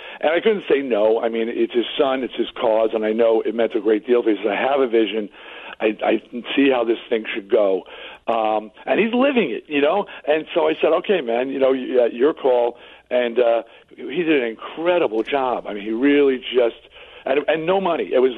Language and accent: English; Long Island, New York, United States; We're both from Long Island.